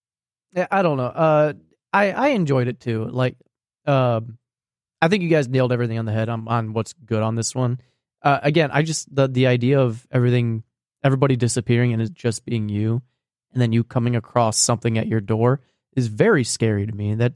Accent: New Jersey, United States; accent: Jersey; I brought up my Jersey accent.

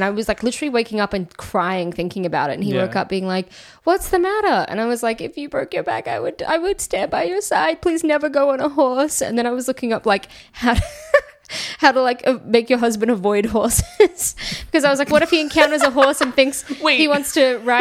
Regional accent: Sydney, New South Wales, Australia; I grew up in Rose Bay in Sydney, which is next to Bondi Beach. I am not a country girl.

